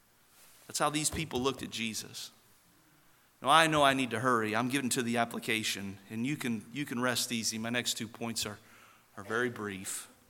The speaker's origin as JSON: {"language": "English", "town": "Cincinnati", "region": "Ohio", "country": "United States", "tie": "born or raised there", "said": "I told you I grew up in Cincinnati, Ohio. I've had the privilege to go back to that area and preach revival meetings over the years."}